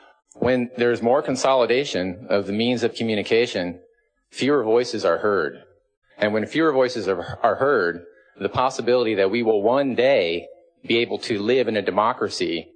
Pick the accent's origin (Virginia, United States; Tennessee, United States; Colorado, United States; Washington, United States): Washington, United States; Seattle; I'm from Seattle